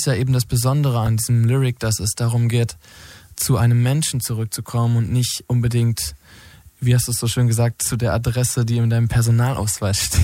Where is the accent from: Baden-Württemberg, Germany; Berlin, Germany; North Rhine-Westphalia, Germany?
North Rhine-Westphalia, Germany; ich komme aus Ostwestfalen